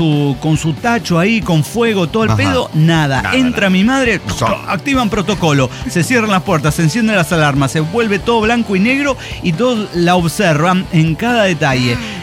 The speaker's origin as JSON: {"language": "Spanish", "region": "Mexico City", "country": "Mexico", "said": "entre los que somos de Ciudad de México"}